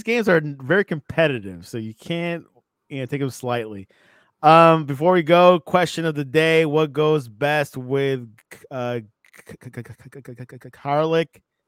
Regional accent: Miami, Florida, United States; I'm from Miami.

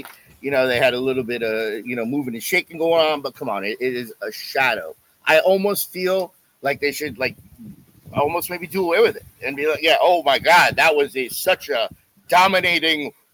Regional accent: Florida, United States; Like Halloween used to be like the rowdiness growing up in South Florida and what we used to do on Halloween.

